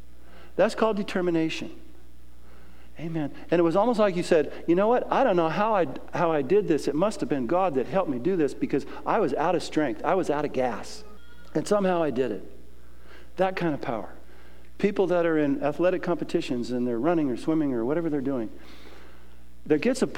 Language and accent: English; San Diego, California, United States; I grew up in San Diego.